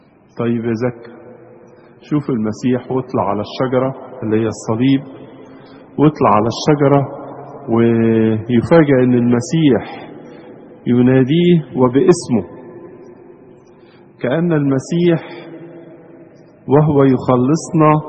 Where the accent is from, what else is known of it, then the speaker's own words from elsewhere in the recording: Egypt; في الفاظ كده كتير نقولها في الادبيات الاجتماعية بتاعتنا كمصريين